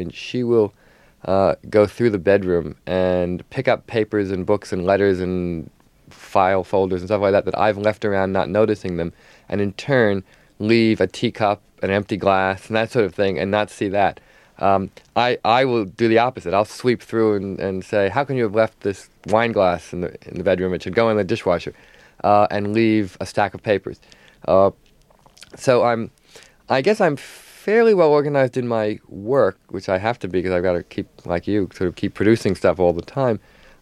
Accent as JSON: {"language": "English", "region": "New Jersey", "country": "United States", "tie": "born or raised there", "said": "I grew up in New Jersey and looked across the river to New York, sort of like the Emerald City."}